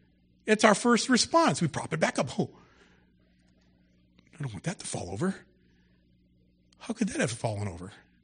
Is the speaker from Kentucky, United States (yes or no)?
no; Los Angeles, California, United States; Lord, I'm from California. I'm from L.A.